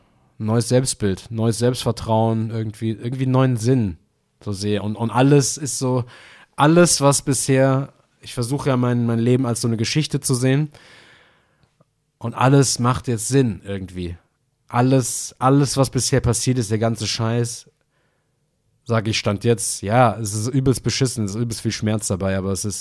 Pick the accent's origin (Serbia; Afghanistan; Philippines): Philippines; also born or lived in Germany; wenn ich als Pinoy sage, ey, da ist eine krasse Katastrophe gerade in meinem Heimatland, in meinem anderen Heimatland